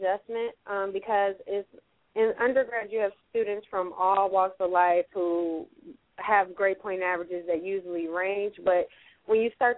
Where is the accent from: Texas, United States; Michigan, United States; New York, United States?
Michigan, United States; Detroit; now in Chicago, United States; I am a 2L at Loyola University Chicago School of Law. I'm from Detroit, Michigan.